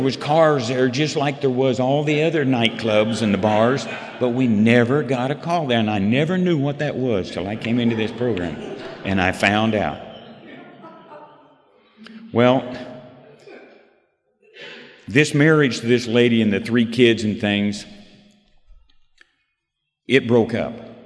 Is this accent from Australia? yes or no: no; Branson, Missouri, United States; I was from Branson.